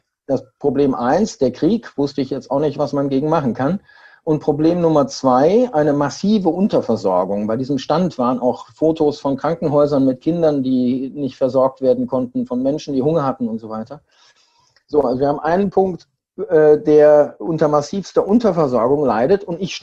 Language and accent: German; Siegen, North Rhine-Westphalia, Germany; Das war das nächste Konzentrationslager, war 1200 Kilometer von meiner Heimatstadt Siegen entfernt.